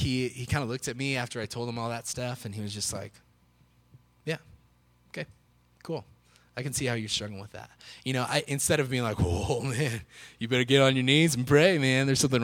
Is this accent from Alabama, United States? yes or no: no; Texas, United States; I'm from Texas, okay? So Texas, right smack dab in the middle of the Bible Belt.